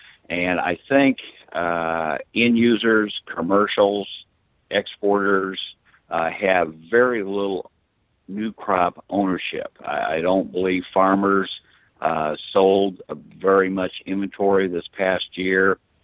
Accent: Texas, United States; since I'm from Texas

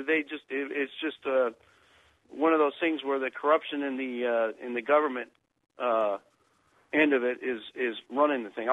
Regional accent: United States; What I'm concerned about as an American, I know the whole entire general population of Middle East seems to hate us.

